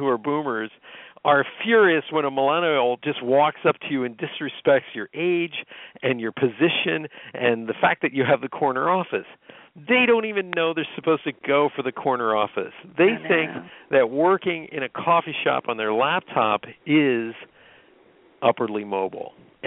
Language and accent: English; Pennsylvania, United States; I'm from Pennsylvania. I get it.